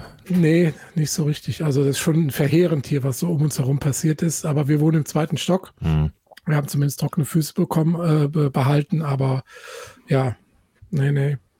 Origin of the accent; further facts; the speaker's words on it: Eifel, Germany; Ich komme nämlich aus der Eifel, so ein bisschen auf der anderen Seite des Rheins.